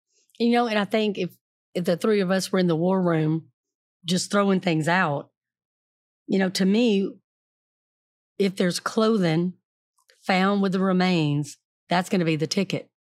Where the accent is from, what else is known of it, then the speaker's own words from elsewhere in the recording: the South, United States; I mean, I know I'm from the South